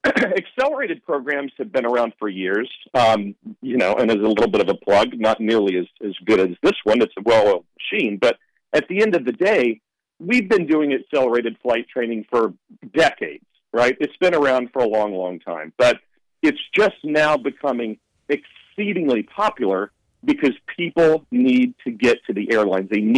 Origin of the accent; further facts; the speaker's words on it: Shreveport, Louisiana, United States; Louisiana, Shreveport, Louisiana.